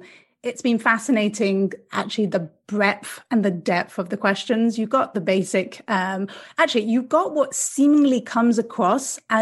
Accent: Brussels, Brussels-Capital Region, Belgium; also born or lived in France / London; now in San Francisco, United States; I was born in France, grew up in Brussels, so lived pretty close to the Spa-Francorchamps racetrack, and then moved to London.

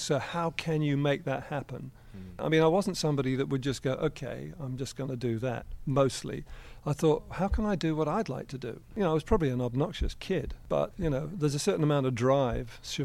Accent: France; also born or lived in England; I'm not English. My parents are French. So I grew up partially in France, partially in England.

